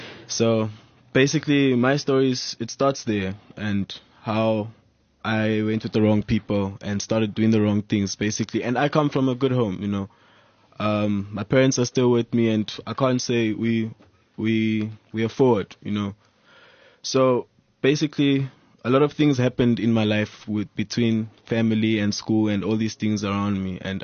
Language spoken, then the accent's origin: English; Norcom Park, Gauteng, South Africa; I'm from Norcom Park.